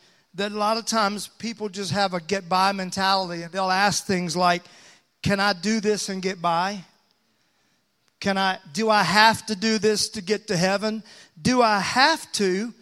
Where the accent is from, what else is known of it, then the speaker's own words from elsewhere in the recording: Mississippi, United States; I'm from Mississippi, and we would say right chair, right now.